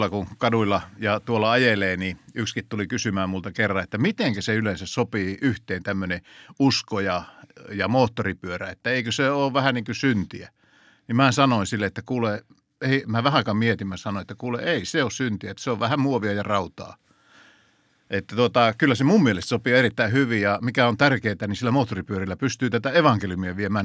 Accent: Kokkola, Central Ostrobothnia, Finland; also born or lived in Kannonkoski; Silloin kun olin poikanen, ja muutettiin Kannonkoskelta, mä oon syntynyt Kannonkoskella Keski-Suomessa, ja ne Pohjanmaalla sanoikin, että tuo yksi on vähän erilainen. Niin kun me muutettiin sinne Kokkolaan, niin äiti vei meitä Kokkolan helluntaiseurakunnan pyhäkouluun.

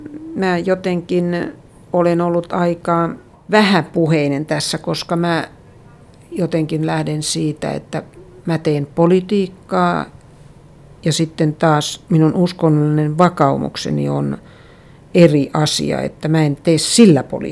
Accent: Lapua, South Ostrobothnia, Finland; kyllä mun juuret on edelleen siellä Lapualla ja Pohjanmaalla.

